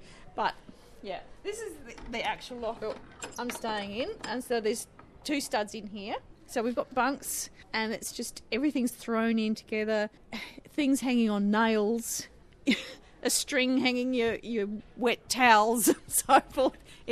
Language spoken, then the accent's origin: English; Glencoe, South Australia, Australia; I'm from Glencoe, down the southeast of South Australia, and I run a very small hobby farm with low-line cattle.